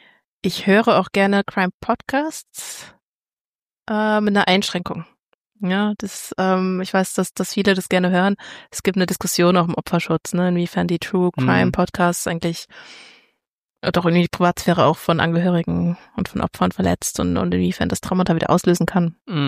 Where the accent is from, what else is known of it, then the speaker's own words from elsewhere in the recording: Rhineland, Germany; Naja, als Rheinländerin den Rhein.